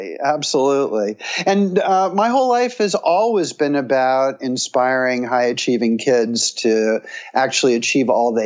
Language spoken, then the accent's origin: English; Greenwich, Connecticut, United States; I was raised in Greenwich, Connecticut, which is about 30 minutes outside of New York City. My parents were immigrants escaping the Nazis in World War II.